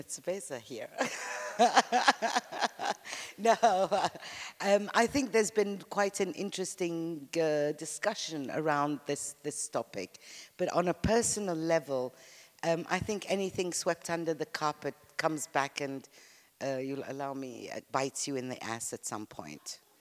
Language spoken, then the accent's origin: English; Egypt; I'm Egyptian, and in Egypt we spent many, many years saying